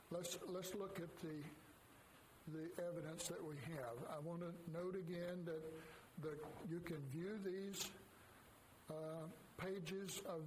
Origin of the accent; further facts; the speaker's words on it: Denton, Texas, United States; I grew up in Denton, so I know that area pretty well.